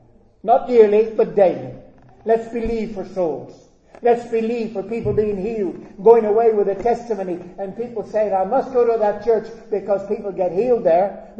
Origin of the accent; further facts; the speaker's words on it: Northern Ireland, United Kingdom; I come from Northern Ireland.